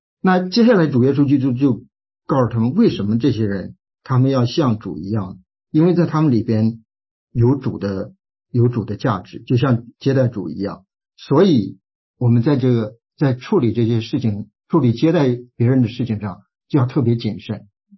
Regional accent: China; 我们中国人是说呢，你可以有再一再二，没有再三再四啊

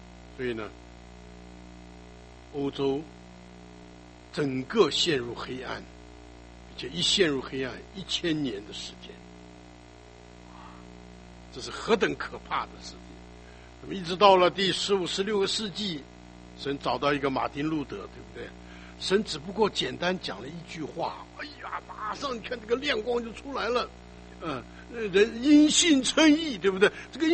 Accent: China; 这个，我们中国人一句话很好，山穷水尽疑无路，对不对啊？

